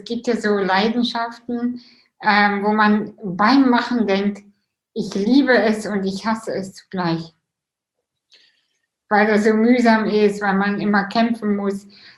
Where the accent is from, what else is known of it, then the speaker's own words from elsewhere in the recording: Russia; Und ich bin ja selber auch Russin.